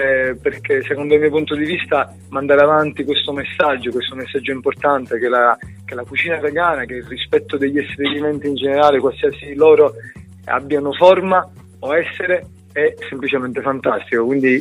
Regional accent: Palermo, Sicily, Italy; accent: Sicilian; now in Grosseto, Italy; sono di Palermo e ha 15 anni che vivo a Grosseto, ma è più forte di me, il mio accento siculo non va via.

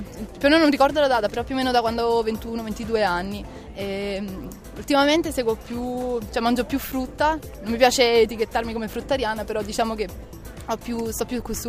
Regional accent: Arpino, Lazio, Italy; Sono Ciociara, di Arpino.

